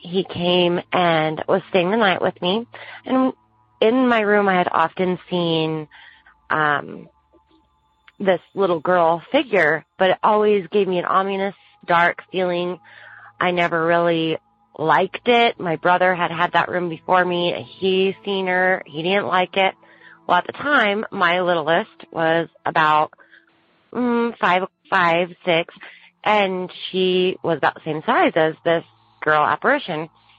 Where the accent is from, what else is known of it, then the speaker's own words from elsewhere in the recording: Salt Lake City, Utah, United States; I'm from Salt Lake area of Utah.